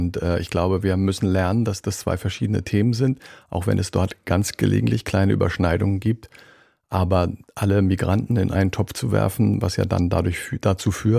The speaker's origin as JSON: {"language": "German", "town": "Kiel", "region": "Schleswig-Holstein", "country": "Germany", "tie": "born or raised there", "said": "Also ich komme ja von der Nordsee, die Ostsee, es war auch lange Zeit meine Heimat, bin in Kiel groß geworden."}